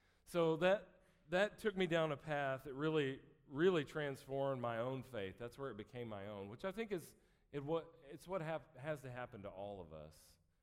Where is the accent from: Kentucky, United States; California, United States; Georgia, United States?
Georgia, United States; I grew up just outside of Atlanta in a Christian home.